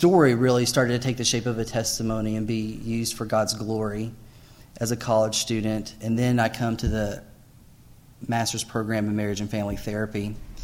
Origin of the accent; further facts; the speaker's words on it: Alaska, United States; In the fall of 1994, I came to Harding, and I'm coming from Alaska. My family moved there when I was in the ninth grade.